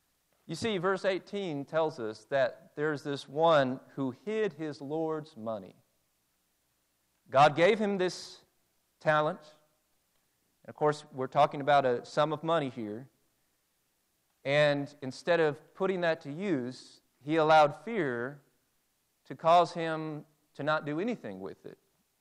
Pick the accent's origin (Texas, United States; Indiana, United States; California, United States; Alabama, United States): Indiana, United States; Indianapolis; And there have been a lot of debates even in my hometown of Indianapolis that are still raging over that.